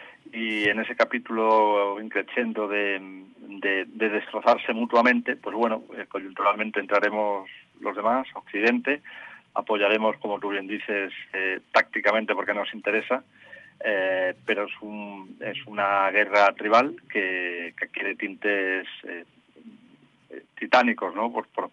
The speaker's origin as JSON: {"language": "Spanish", "country": "Spain", "said": "como ciudadano español"}